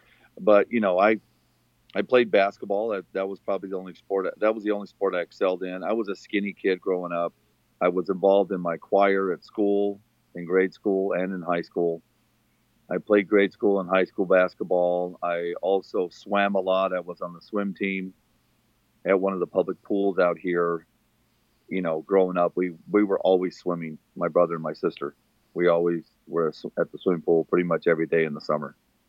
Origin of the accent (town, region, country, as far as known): Phoenix, Arizona, United States; born or raised there; moved away as an adult; now in San Diego, United States